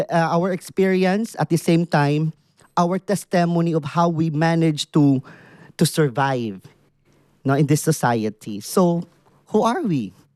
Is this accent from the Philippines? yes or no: yes; Philippines; because I am from the Manubu tribe in the Philippines. We have a lot of indigenous people.